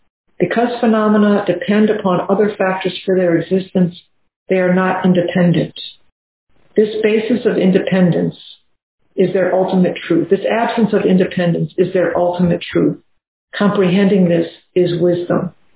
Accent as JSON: {"language": "English", "town": "New Orleans", "region": "Louisiana", "country": "United States", "said": "I'm from New Orleans, I can always go home and find the Mississippi."}